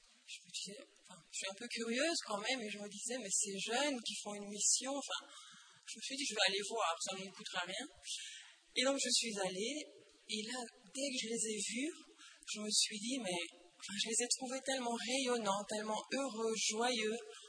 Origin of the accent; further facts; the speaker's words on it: Aubel, Wallonia, Belgium; now in Rome, Italy; je suis belge, je viens d'Aubel, j'ai 39 ans, je suis mariée avec Giovanni et j'habite à Rome. Voilà. Je suis issue d'une famille catholique